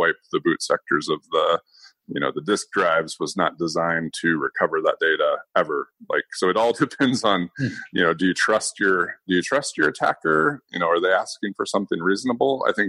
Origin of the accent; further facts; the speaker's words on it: Indianapolis, Indiana, United States; So Indianapolis is my hometown and where I'm based out of.